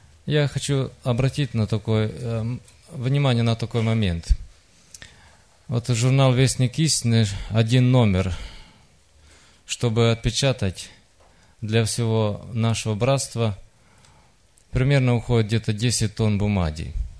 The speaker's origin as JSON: {"language": "Russian", "country": "Moldova", "said": "Я вообще по национальности я молдаван, из Молдавии."}